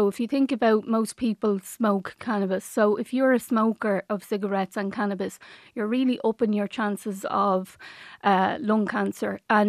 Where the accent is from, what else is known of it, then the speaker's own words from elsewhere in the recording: Dublin, Leinster, Ireland; I grew up in Dublin's North Inner City